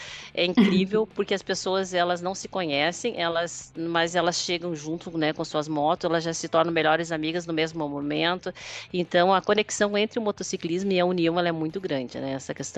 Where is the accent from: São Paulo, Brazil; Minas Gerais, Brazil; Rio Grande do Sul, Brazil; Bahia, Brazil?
Rio Grande do Sul, Brazil; moved away as an adult; now in Blumenau, Brazil; sou gaúcha. Moro há 2 anos aqui em Blumenau, Santa Catarina. Tenho 46 anos. Vim de uma cidadezinha lá do interior, né?